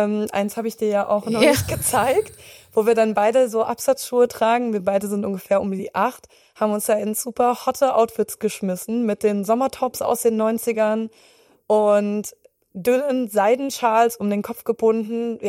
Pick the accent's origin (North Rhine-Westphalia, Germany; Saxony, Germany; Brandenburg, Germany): Saxony, Germany; Dresden; also in Dresden, ich komme aus Dresden